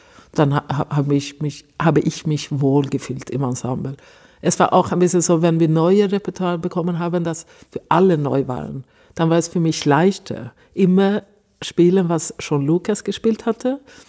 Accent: Stockholm, Stockholm County, Sweden; German is a second language; moved away as an adult; now in Germany; Ich bin in Stockholm aufgewachsen. Ich habe auch in Stockholm studiert. Ich war auch im Ausland, ein Jahr in Berlin tatsächlich und in London auch ein halbes Jahr mindestens. Und so, sonst habe ich lange Zeit in Stockholm

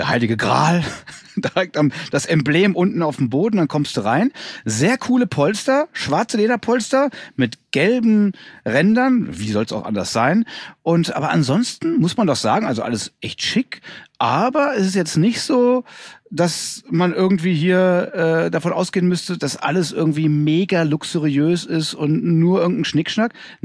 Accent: Essen, North Rhine-Westphalia, Germany; Ich bin ja selber aus dem Ruhrgebiet, bin in Essen groß geworden.

